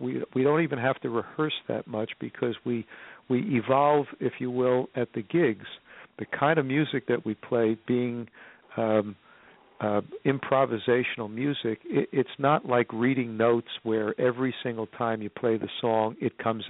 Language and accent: English; New York City, New York, United States; Well, I'm from New York City. If you haven't guessed that from my accent, let me just tell you that I was born and raised in New York. And New York is my home.